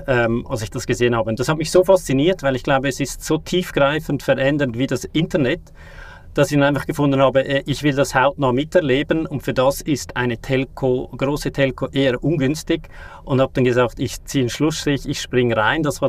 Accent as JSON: {"language": "German", "country": "Switzerland", "said": "wie ihr hört, ich bin aus der Schweiz, nicht so weit entfernt"}